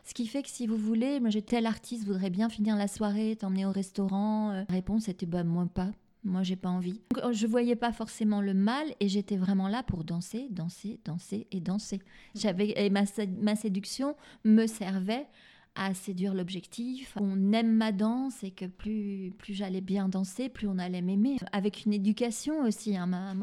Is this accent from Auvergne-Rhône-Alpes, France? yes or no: yes; Lyon, Auvergne-Rhône-Alpes, France; now in Paris, France; quand on rêve et qu'on vient de Lyon, de la province, qu'on arrive à Paris, c'est un rêve.